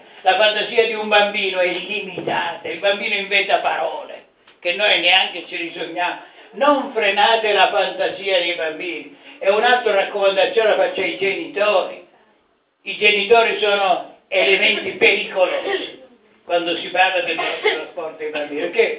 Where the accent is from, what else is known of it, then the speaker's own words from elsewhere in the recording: Sicily, Italy; born there; io non sono nato giornalista, sono nato in Sicilia, mio padre è morto quando avevo 5 anni